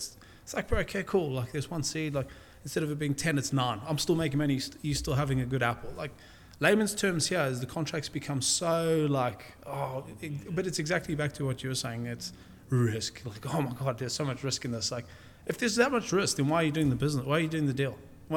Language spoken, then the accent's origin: English; South Africa; I was raised in South Africa, as you know.